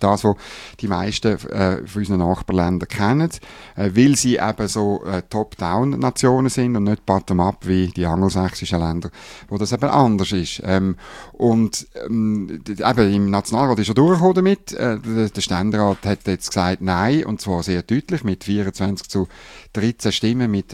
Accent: Bern, Switzerland; Ich als Berner weiss, von was ich rede, oder?

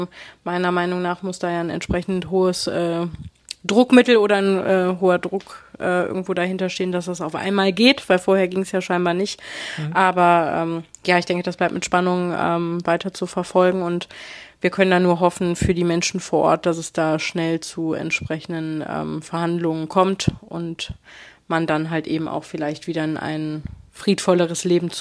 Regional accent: Rhineland, Germany; Für uns als Rheinländer

